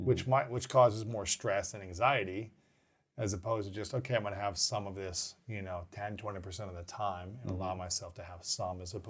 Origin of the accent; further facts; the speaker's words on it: Ohio, United States; also born or lived in Minnesota / Missouri / Alabama; now in Los Angeles, United States; I lived in, you know, I grew up in Ohio, I lived in Minnesota, I lived in Missouri and St. Louis. I lived in Alabama for a little bit of time. And now I live in Los Angeles.